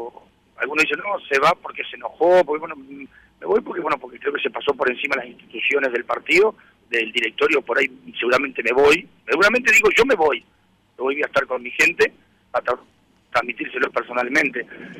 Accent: Soriano, Uruguay; Soy de Soriano, fui intendente.

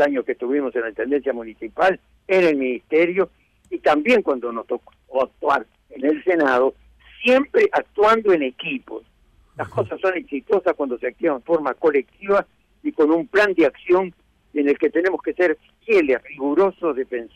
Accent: Uruguay; Yo tengo derecho a saberlo, como uruguayo y como edil también.

